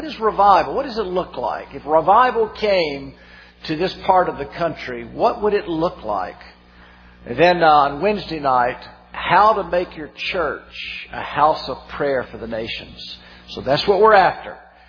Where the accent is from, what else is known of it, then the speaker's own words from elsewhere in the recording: the South, United States; accent: Southern; You can't understand me through my southern accent, can't you?